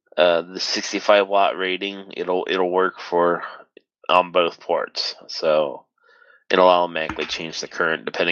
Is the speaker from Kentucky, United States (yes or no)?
no; Ohio, United States; So, and I'm from Ohio, so it's a long drive.